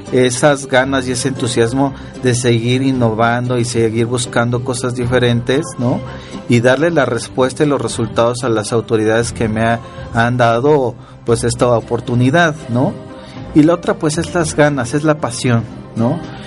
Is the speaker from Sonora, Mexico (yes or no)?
no; Puebla, Mexico; de donde soy, de Puebla.